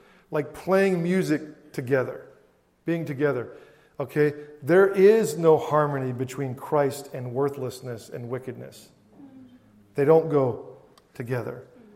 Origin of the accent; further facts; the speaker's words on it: Wisconsin, United States; oh, you're from Wisconsin, I'm from Wisconsin, oh, you like the Packers?